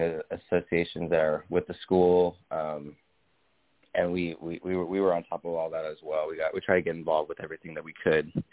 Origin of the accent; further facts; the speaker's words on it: Las Vegas, Nevada, United States; Yeah, very similar upbringing. I was born and raised in Las Vegas.